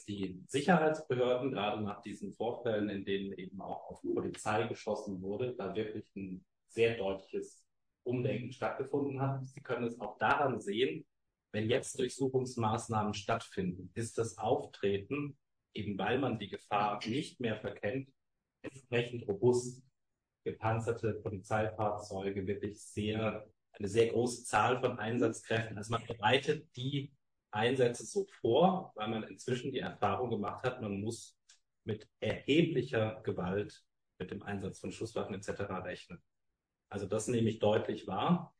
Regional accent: Baden-Württemberg, Germany; Ich komme ursprünglich aus dem Main-Tauber-Kreis.

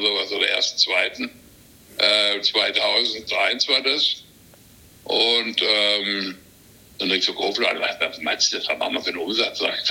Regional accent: Baden-Württemberg, Germany; Und dann ich komme aus Südbaden

